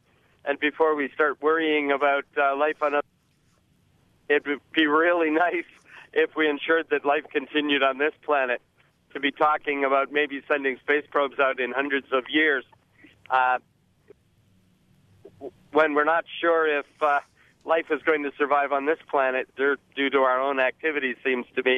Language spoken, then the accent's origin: English; Thunder Bay, Ontario, Canada; I'm from Thunder Bay, Ontario, Canada.